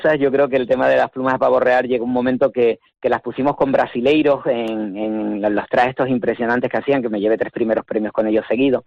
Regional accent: Santa Cruz de Tenerife, Canary Islands, Spain; todos los que somos chicharreros y de Santa Cruz, pues hemos vivido el carnaval desde muy chiquitito

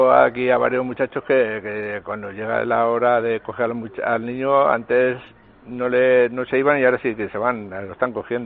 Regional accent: Torrijos, Castilla-La Mancha, Spain; yo que soy de Torrijos, tengo 58 años, ni he oído hablar nunca de eso, ni nada.

